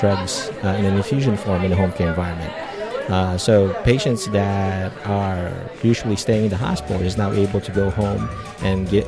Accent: Dallas, Texas, United States; I represent Ally Home Health, and I'm here from Dallas, Texas.

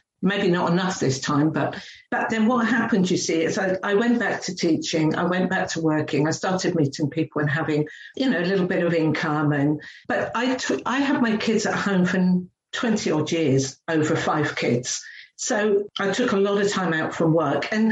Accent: England, United Kingdom; I'm a real working class girl. That's how I grew up in England.

